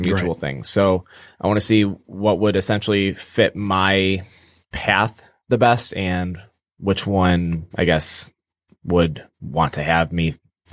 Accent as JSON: {"language": "English", "region": "Michigan", "country": "United States", "said": "we're from Michigan, it's my birthday today"}